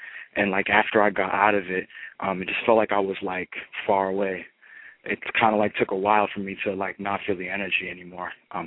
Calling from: Brockton, Massachusetts, United States; I'm calling from Brockton, Massachusetts.

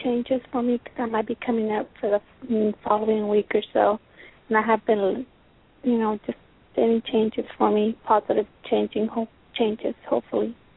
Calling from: Harlingen, Texas, United States; I was calling from Harlingen.

